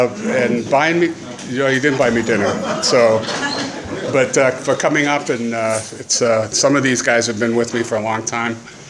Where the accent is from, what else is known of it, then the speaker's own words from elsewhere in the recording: Oxnard, California, United States; now in Thailand; I'm an alcoholic from Oxnard.